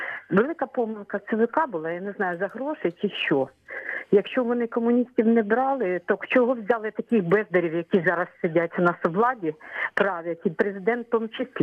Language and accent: Ukrainian; Kyiv, Ukraine